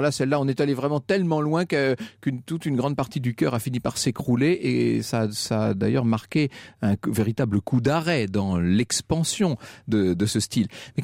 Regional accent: Poitiers, Nouvelle-Aquitaine, France; Moi, je suis de Poitiers, par exemple

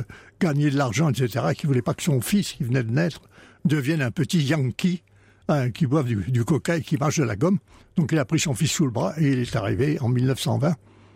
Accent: Neuilly-sur-Seine, Île-de-France, France; born there; Je suis né par hasard à Neuilly-sur-Seine, de parents qui venaient d'Amérique, où ils étaient tous les deux professeurs.

